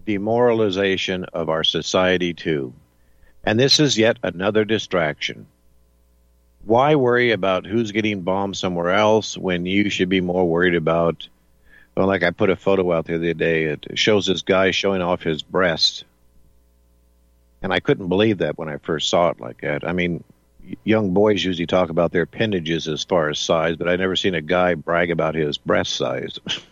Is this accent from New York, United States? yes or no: no; Las Vegas, Nevada, United States; I grew up in Las Vegas in the 1970s and 80, actually 60s, 70s, and 80s.